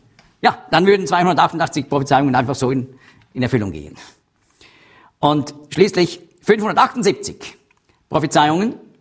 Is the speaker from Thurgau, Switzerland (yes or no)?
no; Zurich, Switzerland; born there; Ich wurde in Zürich geboren.